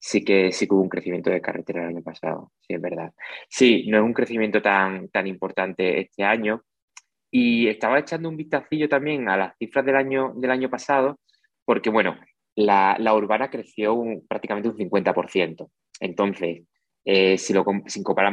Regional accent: Spain; accent: central Spain (meseta); Yo creo que por mi acento podéis ver que centralismo no se mueve, no se mueve de la meseta

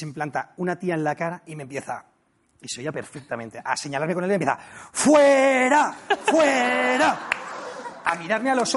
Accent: Madrid, Community of Madrid, Spain; encima que soy de Madrid

